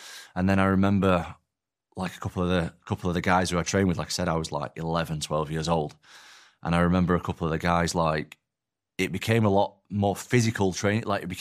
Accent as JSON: {"language": "English", "town": "Atherton", "region": "North West England", "country": "United Kingdom", "tie": "born or raised there", "also_born_or_lived": "Salford", "said": "I was born in Salford, which is like Greater Manchester, and then I moved to a different part of Greater Manchester, a place called Atherton. There's not a lot of stuff going on there, to be honest. I mean, it's just like a normal working class, blue collar place."}